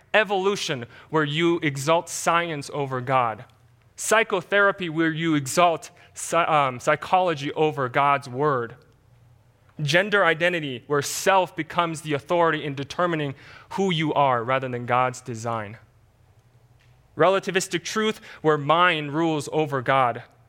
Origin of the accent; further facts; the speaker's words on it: South Korea; English is a second language; moved away; I remember growing up in Korea and my parents were loving parents.